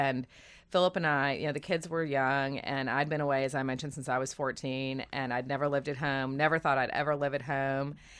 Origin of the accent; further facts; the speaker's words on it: Lexington, Kentucky, United States; my parents' farm is, again, 30 minutes outside of Lexington, where I grew up, 30 minutes outside of Lexington.